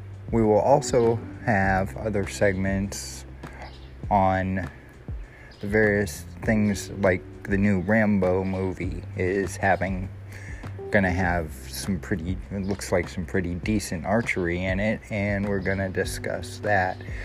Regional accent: Erie, Pennsylvania, United States; the Gears and Grub Festival that will be happening in downtown Erie, my hometown, this weekend.

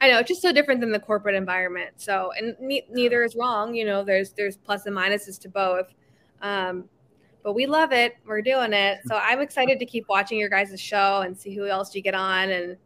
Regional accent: Ohio, United States; now in Chicago, United States; Just about Chicago sports history in general, because I came from Ohio, like you said.

